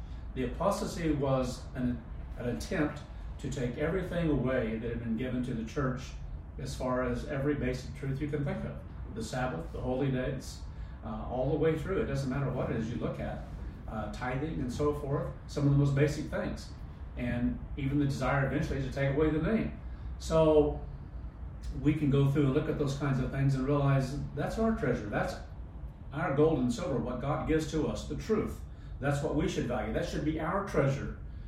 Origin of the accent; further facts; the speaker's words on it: Kansas, United States; I grew up in Kansas, so went back to Kansas.